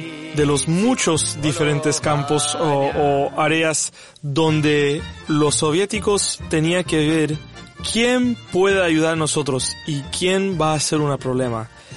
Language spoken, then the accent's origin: Spanish; Poland; con una cultura similar, con la que nosotros somos todo polaco junto